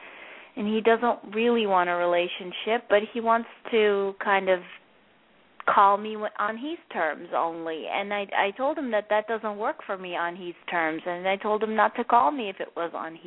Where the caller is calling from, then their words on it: New York, United States; I'm calling from New York.